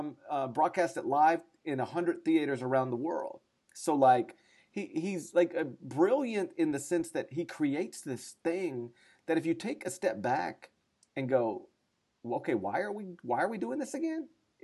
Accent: Mississippi, United States; I've never been to a fashion show. I'm from North Mississippi, for crying out loud.

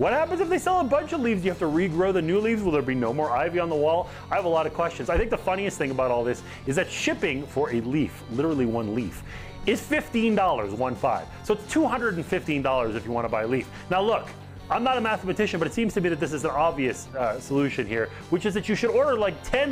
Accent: Canada; I'm Canadian. He's Canadian.

